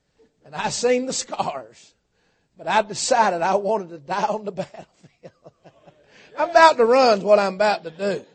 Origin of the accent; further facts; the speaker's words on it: Tunnel Hill, Georgia, United States; I doubt they say Yahoo in the Hebrew. But I'm from Tunnel Hill. I say Yahoo if I want to.